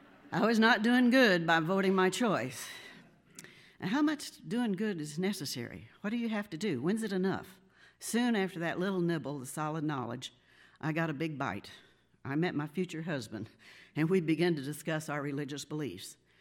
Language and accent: English; Marion, United States; I was born in Marion. I grew up in Marion. I raised my family in Marion, and I'm still here today.